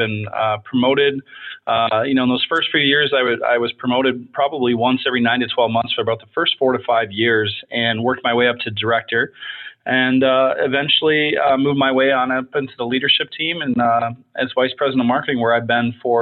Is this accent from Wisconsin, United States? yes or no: yes; Wisconsin, United States; born there; I was born in Wisconsin and about north central Wisconsin, farm country, small town. Moved down to Milwaukee to go to college.